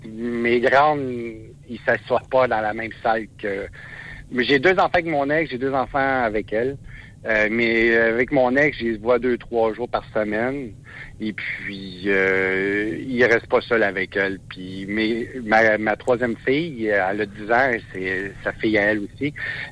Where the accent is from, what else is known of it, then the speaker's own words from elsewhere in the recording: Quebec, Canada; Je suis juste un livreur, je viens du Québec.